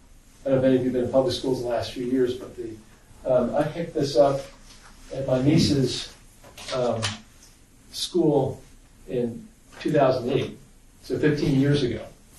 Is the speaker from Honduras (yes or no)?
no; Ireland; born there; and I was born in Ireland